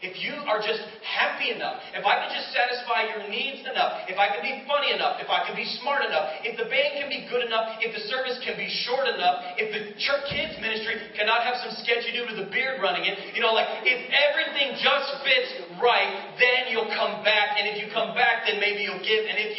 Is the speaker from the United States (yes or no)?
yes; North Haven, Connecticut, United States; I grew up in North Haven. We went to the North Haven pool.